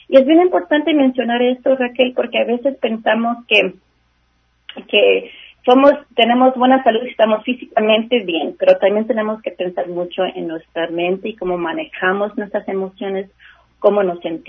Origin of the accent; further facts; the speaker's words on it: California, United States; soy nacida y criada aquí en California. He vivido por todas partes de California, el norte, el sur. Ahora estoy localizada en el centro de California